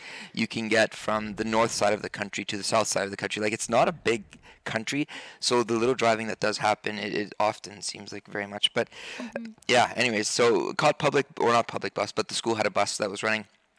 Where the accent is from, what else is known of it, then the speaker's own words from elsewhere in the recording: Spanish Lookout, Cayo District, Belize; Yeah, so I was born here in Spanish Lookout, which is a small little community. So Belize is a country of about 300 to 400,000 people. The town we grew up in is about 2,000 people.